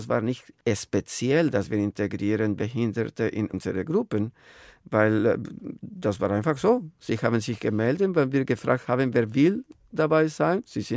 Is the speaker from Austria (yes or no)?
no; Guadalajara, Jalisco, Mexico; born there; German is a second language; Ich bin geboren in Mexiko, in der Stadt Guadalajara. Kleine Stadt, aber hat schon 10 Millionen in der Provinz.